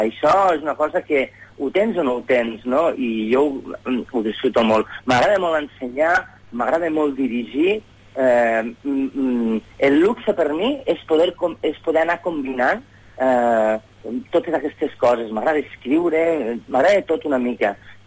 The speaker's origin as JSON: {"language": "Catalan", "town": "Lleida", "region": "Catalonia", "country": "Spain", "said": "La meva família, els meus pares pagesos. Jo vinc del barri de Magraners, però els meus pares eren uns pagesos que ja vivien al barri quan el barri es va començar a formar."}